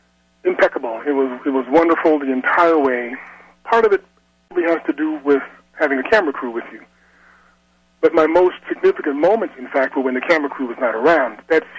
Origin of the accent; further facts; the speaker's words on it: St. Louis, Missouri, United States; No, I'm a St. Louis kid, grew up in the city for a while, and then moved to the burbs, moved to Kirkwood when I was about 10 or 11 years old.